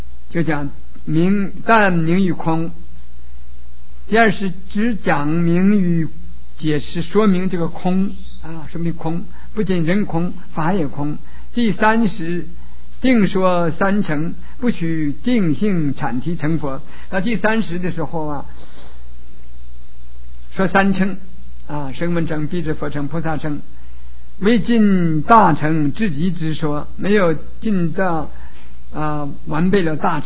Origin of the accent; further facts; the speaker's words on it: China; 就是说中国的祖师他老人家呀，是我们中国人。